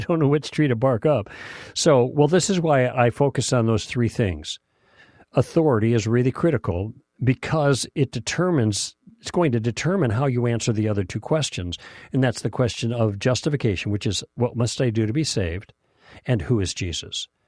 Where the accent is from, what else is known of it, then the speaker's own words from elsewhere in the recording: Chicago, Illinois, United States; We grew up in Chicago, but now we were together enough where he could talk to me more.